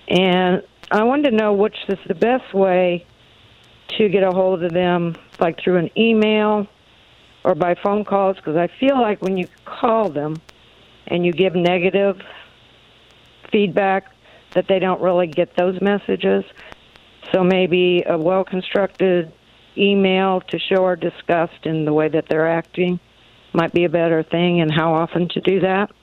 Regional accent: Indiana, United States; I'm from Indiana, and I am a Democrat, have no representation.

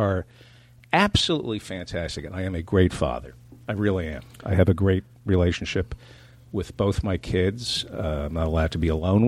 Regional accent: New Jersey, United States; also born or lived in Brooklyn; I grew up in New Jersey.

